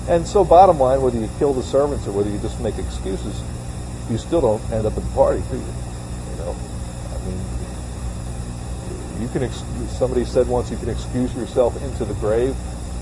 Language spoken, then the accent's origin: English; Northeast, United States; I was thrown into the Deep South fresh from being born and raised in the Northeast.